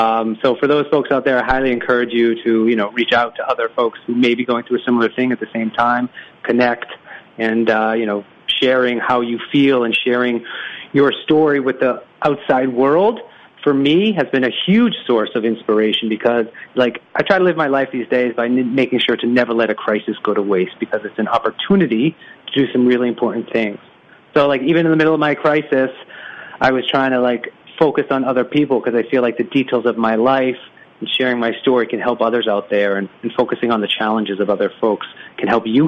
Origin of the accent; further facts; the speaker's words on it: Boston, Massachusetts, United States; Not only that, I was born and raised in Boston. My dad ran the Boston Marathon